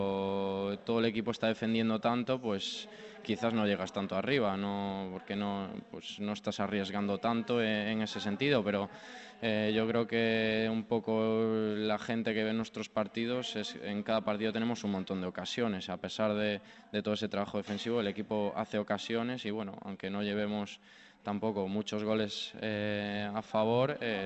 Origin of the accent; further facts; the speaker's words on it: Galicia, Spain; es mi tierra, toda mi familia está allí